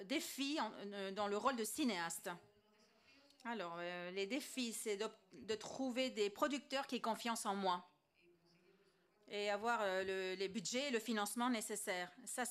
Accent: Chile; Je viens du Chili.

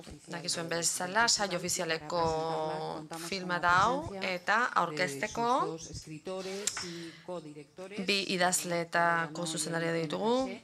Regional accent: Brazil; Brasiletik nator

